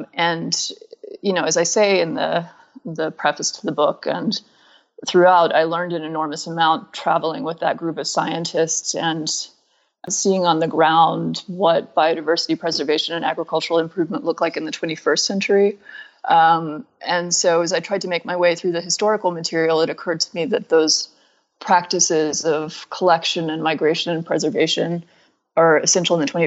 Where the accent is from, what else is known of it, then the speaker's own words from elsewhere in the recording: Atlanta, Georgia, United States; and I grew up in Atlanta, but spending time in Griffin and in that environment